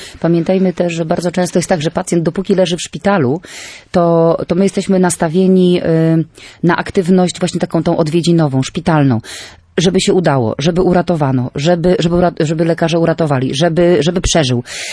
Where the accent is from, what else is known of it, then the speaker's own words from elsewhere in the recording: Gdańsk, Pomeranian Voivodeship, Poland; No, akurat tutaj my jesteśmy z Gdańska.